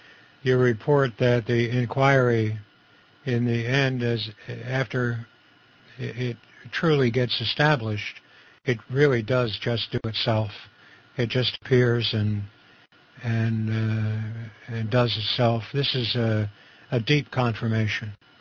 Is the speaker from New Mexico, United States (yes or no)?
no; Camden, New Jersey, United States; I'm from New Jersey, too. I was born and raised in Camden.